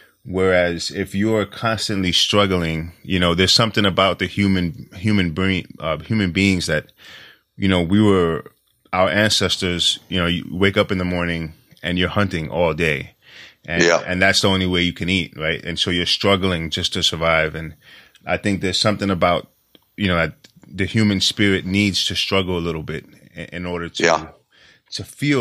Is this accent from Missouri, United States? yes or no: no; New York, United States; You know, I'm from New York.